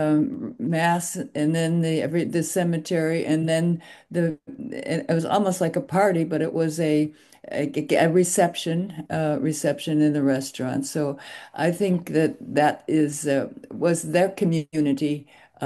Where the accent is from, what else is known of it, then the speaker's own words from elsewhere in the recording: Chicago, Illinois, United States; And I came from Chicago, and there was a wake, and it was traditionally 3 nights.